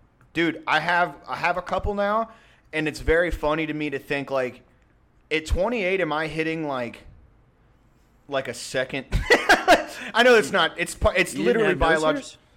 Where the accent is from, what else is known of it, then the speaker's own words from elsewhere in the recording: the South, United States; We thought about because we're all like from the South.